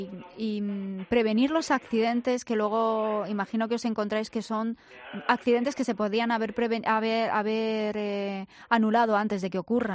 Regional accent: Madrid, Community of Madrid, Spain; Hay que ver cómo somos los madrileños

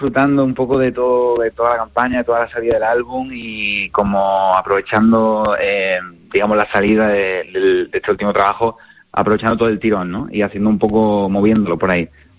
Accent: Málaga, Andalusia, Spain; me llena de orgullo que se haya utilizado esta canción para transmitir un poco un mensaje a favor de mi tierra, ¿no? Que yo soy muy malaguita

